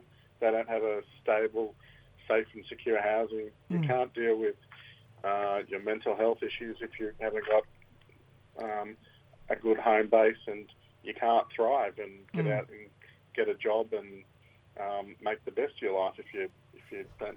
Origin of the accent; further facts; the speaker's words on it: Tasmania, Australia; now in Melbourne, Australia; I'm Palawa from Tassie. Okay. I've been living down here in Wurundjeri country for most of my life.